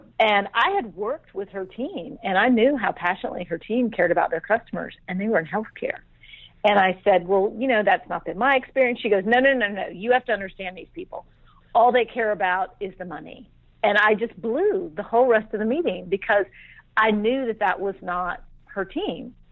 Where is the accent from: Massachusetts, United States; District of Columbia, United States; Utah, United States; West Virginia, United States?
District of Columbia, United States; Washington; now in Atlanta, United States; I'm from Washington, D.C., but I live in Atlanta, Georgia now.